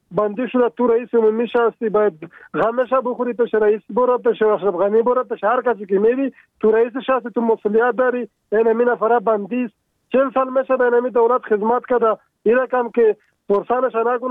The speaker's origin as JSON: {"language": "Persian", "region": "Paktika", "country": "Afghanistan", "lives_now": "Kabul, Afghanistan", "said": "از کابل تماس گرفتیم. ولایت ما پکتیکا است. 40 سال میشه نمینجا در منطقه در درلمان زندگی میکنیم."}